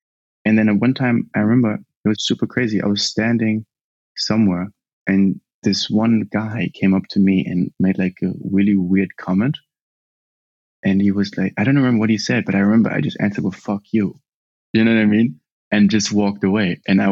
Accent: Germany; growing up in Germany, you know, and I had, like, a black mom and a white dad, and I had kind of, like, light skin but curly hair, and I spoke better English than I spoke German

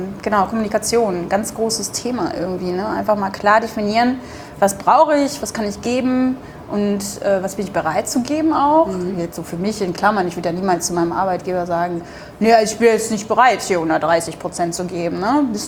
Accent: Duisburg, North Rhine-Westphalia, Germany; now in Bremen, Germany; ich komme eigentlich aus Duisburg, aber jetzt wohne ich in Bremen

